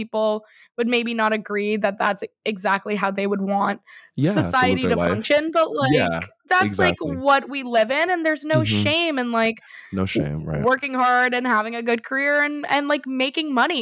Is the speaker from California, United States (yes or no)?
no; New York City, New York, United States; I'm a New York City native. I grew up in Manhattan.